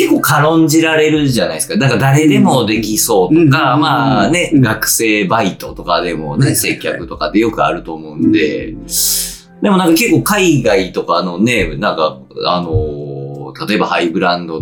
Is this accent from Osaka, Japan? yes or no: yes; Osaka, Japan; 大阪生まれ、大阪育ちで。